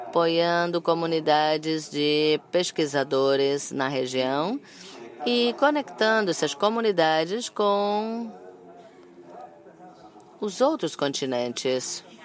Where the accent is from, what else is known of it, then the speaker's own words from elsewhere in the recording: Los Angeles, California, United States; e eu cresci em Los Angeles e a primeira vez que eu fui para Montevideo